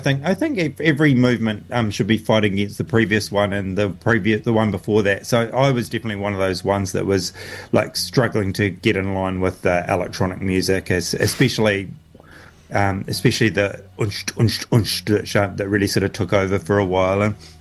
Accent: Dunedin, Otago, New Zealand; I had my two Dunedin lives. I had my pre-university Dunedin life, where we had very little to do with the university, so I know that side of Dunedin, and then my full university Dunedin life

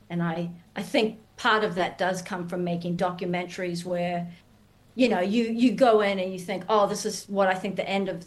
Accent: United States; I wasn't necessarily raised in that space. I have absolutely no problem with it. I was raised in America, which a lot of friends who are Black Baptist, and you've got gospel music

